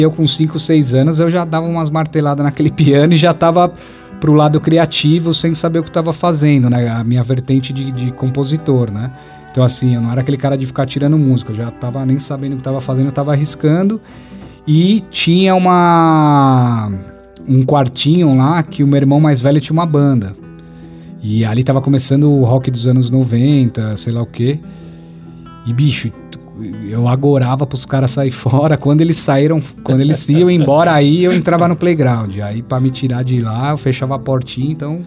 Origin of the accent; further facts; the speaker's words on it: São Paulo, Brazil; eu sou de São Paulo, mas a gente já morava na praia